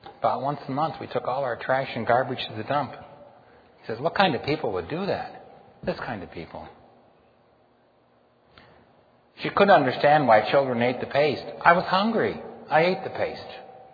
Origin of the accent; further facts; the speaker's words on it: Ohio, United States; I said, I'm from Ohio.